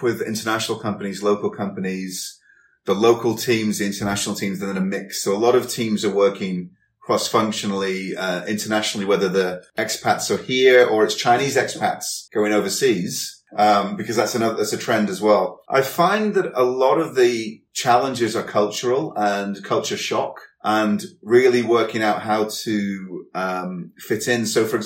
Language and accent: English; United Kingdom; I was sitting in the Starbucks complaining, as British people do, just complaining.